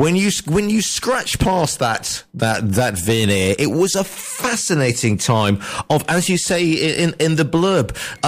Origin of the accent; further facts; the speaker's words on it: United Kingdom; So that's sort of, you know, being British, we'll go from 1066, shall we? Because that's a note that every British schoolboy will know.